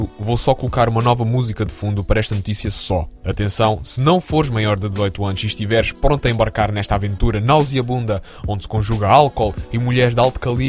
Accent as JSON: {"language": "Portuguese", "country": "Portugal", "said": "porque pronto, nós somos portugueses."}